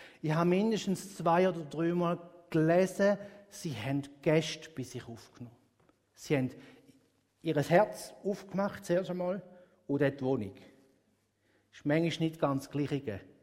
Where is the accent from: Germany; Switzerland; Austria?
Switzerland; Als Schweizer lieben wir Beständigkeit.